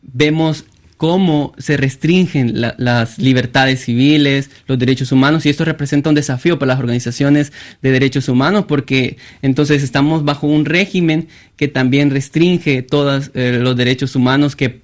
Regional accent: Soyapango, San Salvador, El Salvador; yo vengo de Soyapango, conozco la situación.

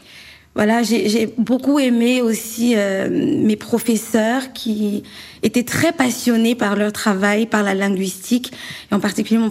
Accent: Yaoundé, Centre, Cameroon; Je suis originaire du Cameroun. Mes parents sont Bamileke, donc je suis Bamileke. J'ai grandi à Yaoundé, donc dans la partie francophone du pays. Et après mon bac, je suis allée vivre dans la partie anglophone du Cameroun

